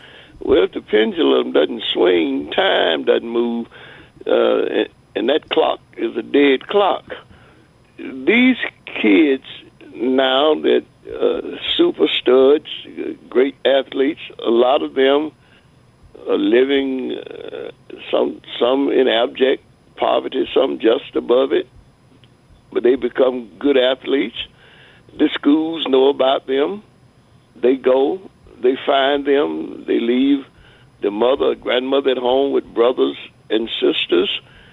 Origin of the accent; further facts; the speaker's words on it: South Carolina, United States; You've heard me say I grew up in South Carolina.